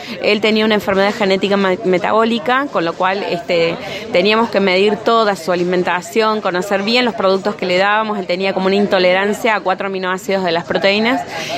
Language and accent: Spanish; Córdoba, Argentina; Es una empresa familiar, somos de Córdoba Capital